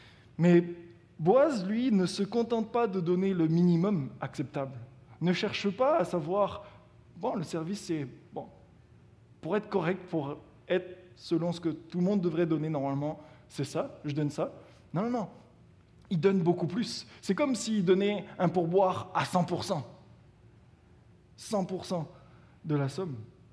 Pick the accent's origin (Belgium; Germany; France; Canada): France; en tant que Français, je n'ai pas du tout grandi dans une culture de pourboire quand je vais au restaurant.